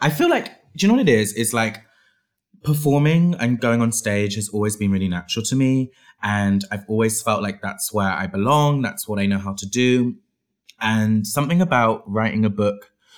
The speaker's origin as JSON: {"language": "English", "town": "Bristol", "region": "South West England", "country": "United Kingdom", "tie": "born or raised there", "said": "I grew up in Bristol in England, which for people that don't know, England is made up of more than just London."}